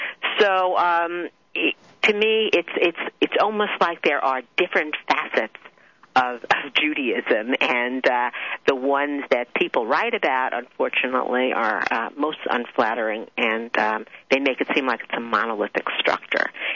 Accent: New York, United States; accent: New York; You need to listen to my New York accent, eh?

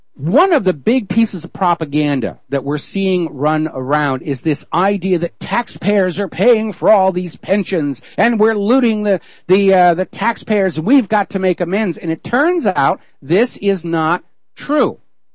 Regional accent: New Hampshire, United States; the state of New Hampshire, my home state, I am proud to be from the Granite State

